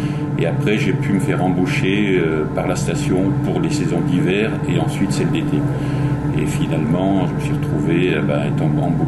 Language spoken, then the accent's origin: French; Aix-les-Bains, Auvergne-Rhône-Alpes, France; now in Chamonix, France; je suis originaire d'Aix-les-Bains, enfin de pas mal d'Aix-les-Bains. Et donc je suis venu à Chamonix pour faire grimper, et puis j'ai eu le coup de foudre pour cet endroit. Donc voilà, je me suis orienté pour vivre ici à Chamonix.